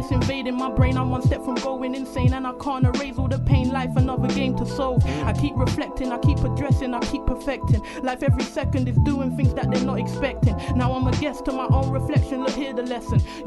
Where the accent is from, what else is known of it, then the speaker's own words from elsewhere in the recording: Camden, London, United Kingdom; I got family up there, though, but, like, I'm from Camden.